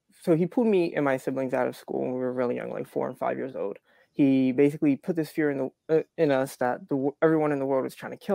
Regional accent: Atlantic City, New Jersey, United States; I was originally from South Jersey. Atlantic, I grew up Atlantic City.

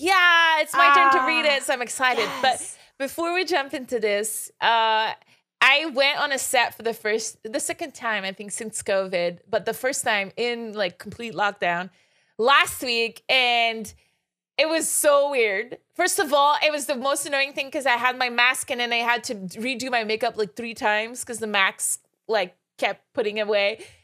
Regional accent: Quebec City, Quebec, Canada; It was made in Quebec City, my hometown.

